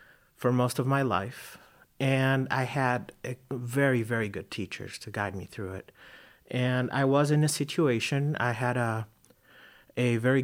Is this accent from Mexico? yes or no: yes; Mexico; And I came from Mexico to accompany him.